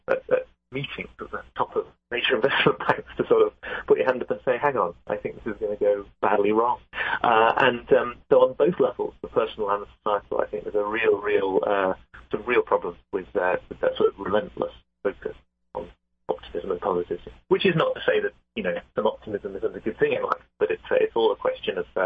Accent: the north of England, United Kingdom; now in United States; it's very clear as a Brit in America, I think, that it is especially American thing. I come from the north of England

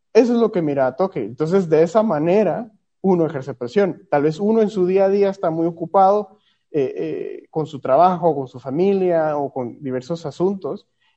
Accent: Guatemala; un cierto complejo de inferioridad que tenemos como guatemaltecos

